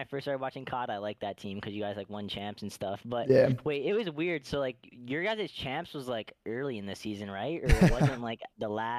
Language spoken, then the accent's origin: English; Linglestown, Pennsylvania, United States; Lingolstown, a town called Lingolstown.